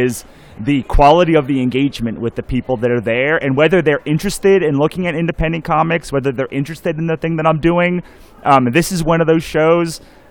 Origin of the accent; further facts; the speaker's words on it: Washington, District of Columbia, United States; which reminds me of D.C., which is my hometown that I love.